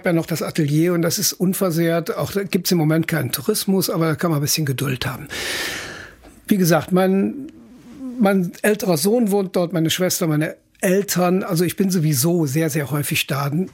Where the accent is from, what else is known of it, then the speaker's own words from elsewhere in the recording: Rhineland-Palatinate, Germany; wenn ich Ihnen vor einer Woche gesagt hätte, ich komme aus dem Ahrtal, hätte von Ihnen kein Mensch gewusst, wo ich herkomme.